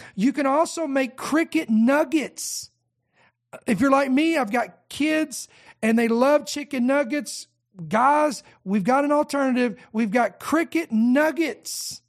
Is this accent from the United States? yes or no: yes; United States; I don't live over there. Okay? So I'm just saying, there's a reason why I live here. I am an American.